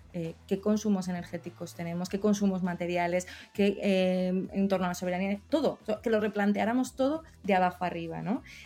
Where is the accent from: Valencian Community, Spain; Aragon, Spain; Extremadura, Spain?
Aragon, Spain; yo soy aragonesa, entonces conozco de primera mano